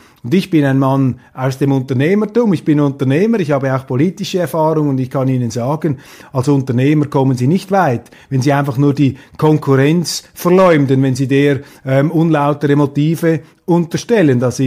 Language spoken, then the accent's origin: German; Switzerland; now in Germany; als Schweizer kann ich von außen nur sagen